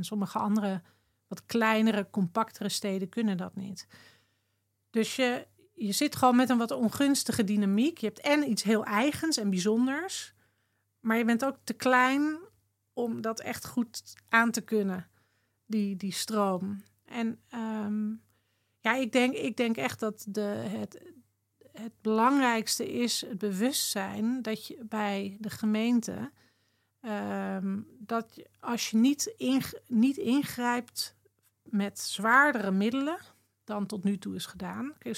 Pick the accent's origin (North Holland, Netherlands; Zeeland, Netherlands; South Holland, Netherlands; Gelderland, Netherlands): North Holland, Netherlands; Amsterdam; dat wij als Amsterdammers ook een verantwoordelijkheid hebben om die stad te dragen